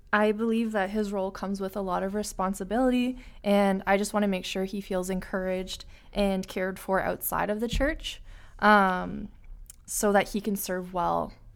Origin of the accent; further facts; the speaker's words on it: Woodstock, Ontario, Canada; I'm from southwestern Ontario. I was born and raised in Woodstock.